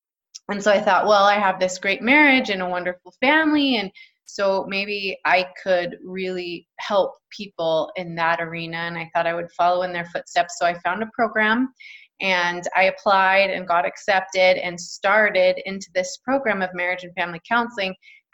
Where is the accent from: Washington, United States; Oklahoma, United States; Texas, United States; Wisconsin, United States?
Texas, United States; Well, I was born and raised in Texas, yes. So my family is all there. I'm fifth generation Texan.